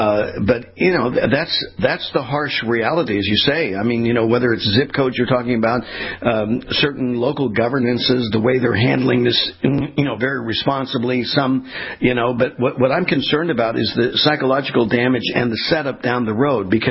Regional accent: California, United States; And I have children back in my home state where I was, you know, born and raised in California

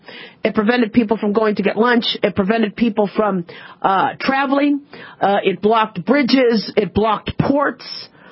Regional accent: United States; born there; even though I was born in America, I'm a U.S. citizen, right?

